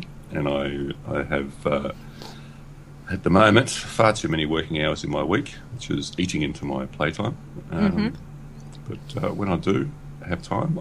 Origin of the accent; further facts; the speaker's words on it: Australia; I'm Australian.